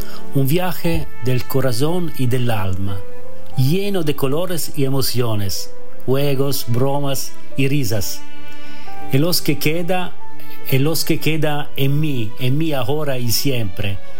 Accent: Croatia; born there; Spanish is a second language; also born or lived in Germany / Italy; Nací en Croacia, la tierra del destino, y viví durante 10 años en Alemania, en la selva negra, Schwarzwald

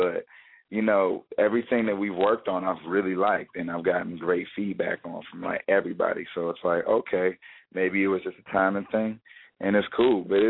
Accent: Detroit, Michigan, United States; now in Los Angeles, United States; I'm an artist from Detroit. Alternative hip-hop, R&B, everything. It's been just a great journey. I'm out in L.A. now, and everything's been going pretty good. I can't complain. Raised in Detroit

